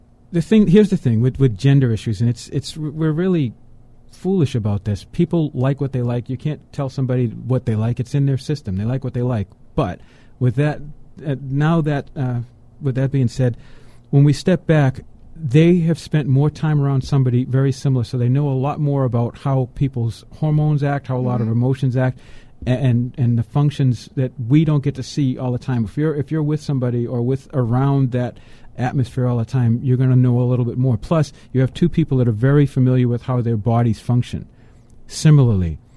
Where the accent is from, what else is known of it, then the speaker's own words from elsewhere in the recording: Boston, Massachusetts, United States; I'm from Boston, okay, so they have, they had the Boston, Massachusetts Minuteman.